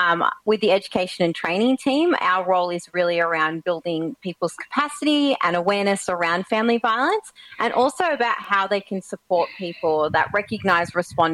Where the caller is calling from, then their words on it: Chirnside, Victoria, Australia; And I am in a sunny Chirnside